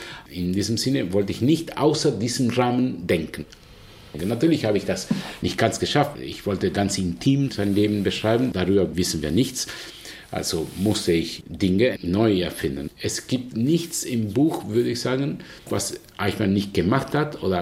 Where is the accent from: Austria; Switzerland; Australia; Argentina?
Argentina; first language Spanish; German is a second language; now in Germany; Jetzt spreche ich, wie ich kann, und ich will kein Deutscher sein. Ich bin doch Argentinier, da ist meine Identität. Ich schreibe auf Spanisch, das ist meine Sprache, und so wird es bleiben.